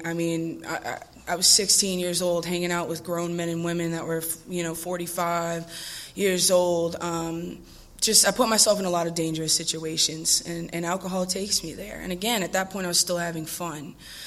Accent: New Orleans, Louisiana, United States; moved away; I am from New Orleans, but I'm here now. I moved here last year, so I'm grateful to be here.

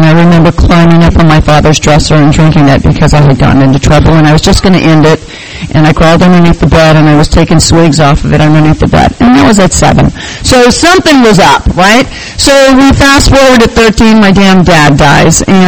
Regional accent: California, United States; born there; I was born up in the Bay Area. I was the youngest of seven kids.

